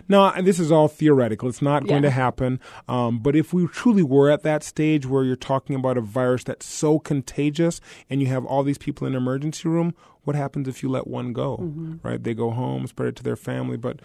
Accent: St. Paul, Minnesota, United States; Oh, I lived in St. Paul. I grew up in St. Paul.

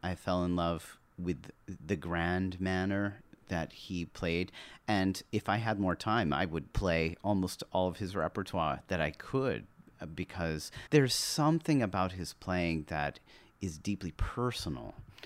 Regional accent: Louisiana, United States; Cliburn was one of the biggest influences of my life growing up in Louisiana.

